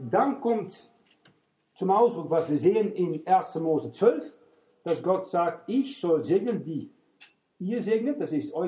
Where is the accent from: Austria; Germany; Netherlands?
Netherlands; ich bin ein Holländer und bin beide gewesen